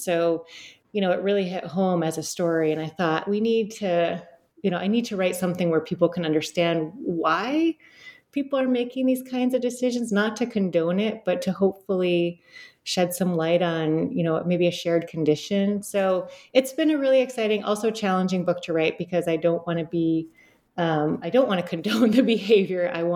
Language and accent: English; Detroit, Michigan, United States; I grew up in Southeast Detroit.